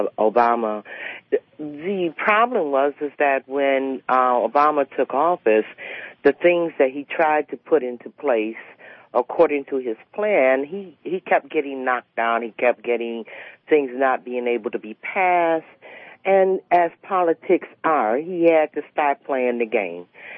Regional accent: Buffalo, New York, United States; now in Brooklyn, United States; Hi, I'm from Buffalo.

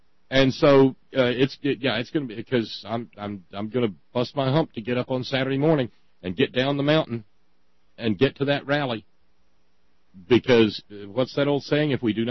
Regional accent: United States; Well, I'm American.

